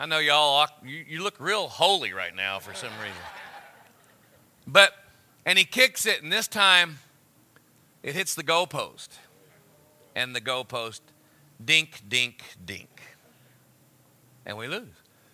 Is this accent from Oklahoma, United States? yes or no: yes; Oklahoma, United States; I grew up in Oklahoma. There's no pro team